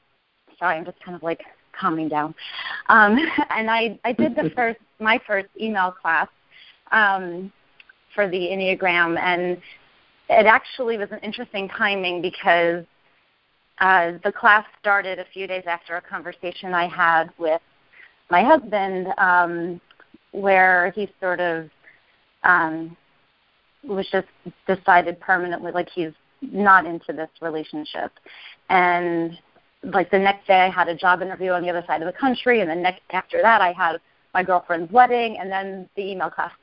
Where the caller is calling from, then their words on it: Connecticut, United States; I'm calling from Connecticut.